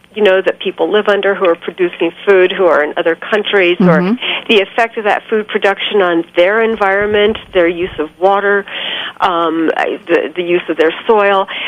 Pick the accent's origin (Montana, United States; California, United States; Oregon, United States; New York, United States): California, United States; And I grew up in California. We always had a fabulous garden. And of course, things grow beautifully there, not like New Mexico.